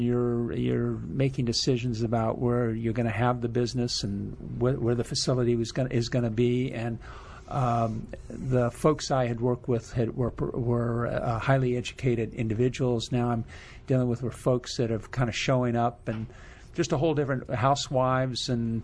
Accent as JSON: {"language": "English", "town": "Fairfax", "region": "Virginia", "country": "United States", "tie": "born or raised there", "said": "I grew up my last couple of years in Fairfax, went to a high school here, W.T. Woodson. My family lived in the area."}